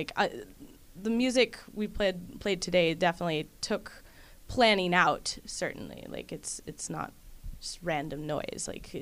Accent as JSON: {"language": "English", "town": "Livermore", "region": "California", "country": "United States", "said": "I come from the San Francisco Bay Area, a town called Livermore. I started playing cello when I was 6 years old."}